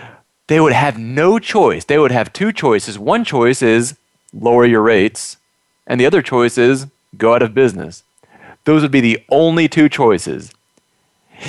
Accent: Maryland, United States; my home state of Maryland.

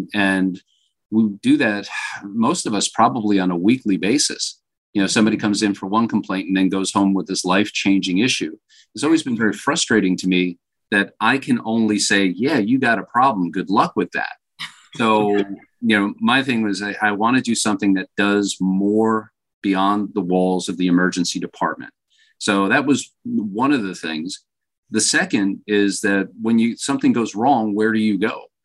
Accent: Ireland; I'll give you the shorthand version as much as an Irishman can.

